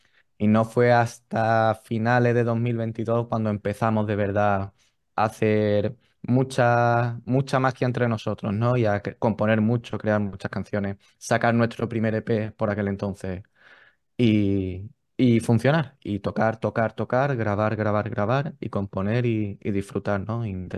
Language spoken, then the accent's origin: Spanish; Seville, Andalusia, Spain; Sí, somos de Sevilla.